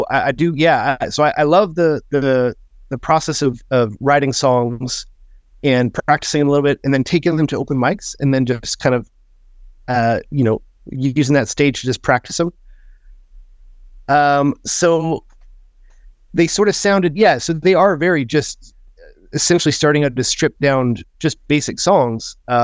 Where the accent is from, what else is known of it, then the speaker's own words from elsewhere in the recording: Manitoba, Canada; also born or lived in Oklahoma; I mean, I was born in Oklahoma, so that's kind of where this whole thing gets started from. But I didn't live there too long. I moved up to rural Manitoba when I was a kid.